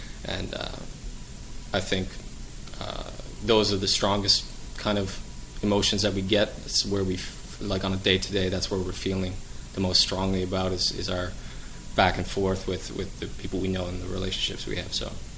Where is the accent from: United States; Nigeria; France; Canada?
Canada; Halifax, Nova Scotia; moved away; I'm originally from Halifax, so I had a prior band out there with a longtime songwriting friend of mine